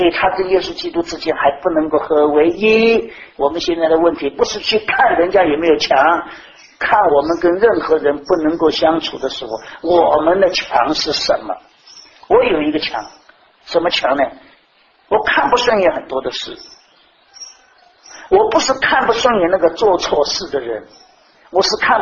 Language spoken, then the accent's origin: Chinese; China; 我是个中国人，举来讲，我的想法都是中国式的，